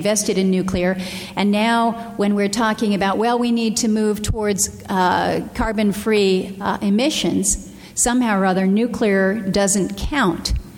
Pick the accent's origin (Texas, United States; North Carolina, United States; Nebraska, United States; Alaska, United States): Alaska, United States; Ketchikan; born there; I was born in Ketchikan, Alaska. It's a rainforest. There's nothing more renewable than that rain that keeps pouring down and the hydropower that we have there.